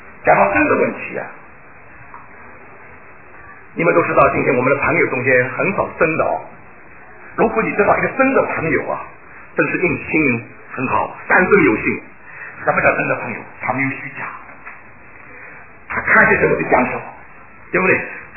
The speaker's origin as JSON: {"language": "Chinese", "country": "China", "said": "我们中国人常常用舔犊之情啊。"}